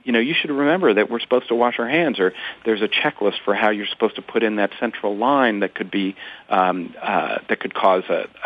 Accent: Ohio, United States; We have 60,000 people on staff, 3 times bigger than the town I grew up in Ohio.

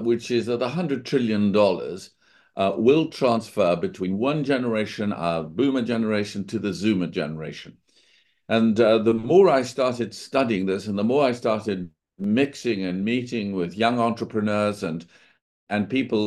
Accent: South Africa; moved away as an adult; now in London, United Kingdom; I grew up in South Africa, but I've been an investment banker in London for the last 40 years.

